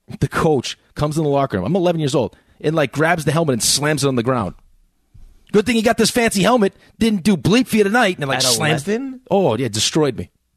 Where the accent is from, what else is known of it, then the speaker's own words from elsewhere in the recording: Maine, United States; born there; moved away; also born or lived in Boston / Chicago / Michigan / New York; I'm not from Boston, though. I was born in Maine. I was born in Maine, moved to Boston, moved to Chicago, back to Boston, then to Michigan, and then to New York.